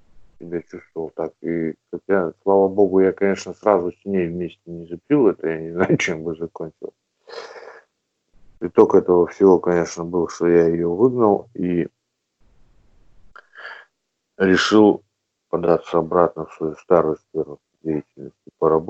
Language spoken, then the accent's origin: Russian; Pestovo, Novgorod Oblast, Russia; now in Veliky Novgorod, Russia; я решил остаться здесь, в Новгороде, обратно не ехать, ну, туда, откуда я родом, из Пестова. Ну, по причине, что, ну, это периферия